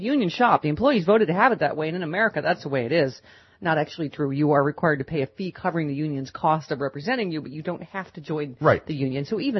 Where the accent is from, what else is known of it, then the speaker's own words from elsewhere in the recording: Buffalo, New York, United States; A lot of snowblowing. I grew up in Buffalo.